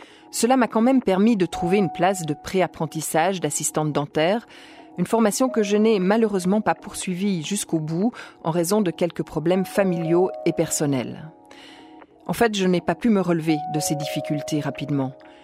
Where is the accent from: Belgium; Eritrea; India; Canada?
Eritrea; French is a second language; moved away; J'avais le sentiment d'être arraché à mon pays natal, l'Érythrée, et à mes proches.